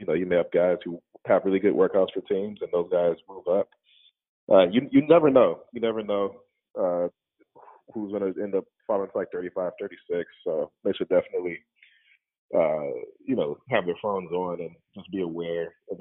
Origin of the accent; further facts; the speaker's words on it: Michigan, United States; given that I'm also from Michigan and he was a Michigan State target.